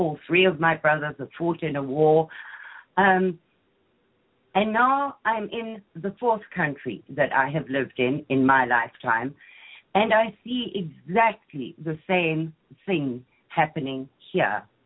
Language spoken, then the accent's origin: English; Zimbabwe; born there; I was born in Rhodesia, which is now called Zimbabwe